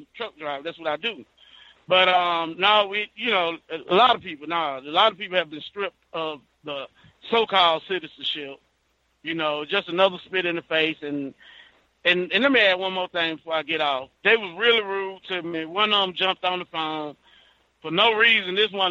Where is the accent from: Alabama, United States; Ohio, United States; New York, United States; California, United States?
Alabama, United States; she could tell that I'm from the Southeast. I'm from Alabama. I'm a black male.